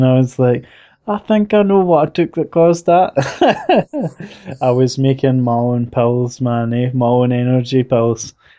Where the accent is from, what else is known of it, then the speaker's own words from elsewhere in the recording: Scotland, United Kingdom; All they need to know is … I'm 26, I'm Scottish, blah, blah, blah.